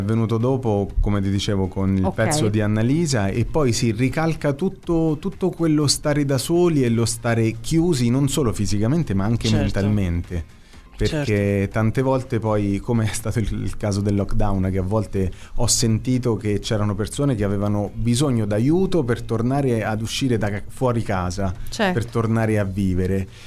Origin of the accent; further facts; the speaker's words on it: Abruzzo, Italy; noi siamo abruzzesi